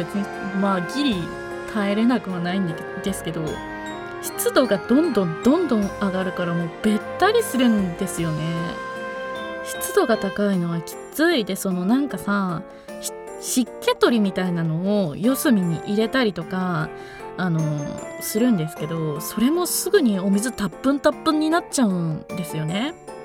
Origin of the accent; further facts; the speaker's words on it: Ehime, Japan; あの私の地元愛媛はですね、日本で一番土地が安く家賃の安いところと言われておりますので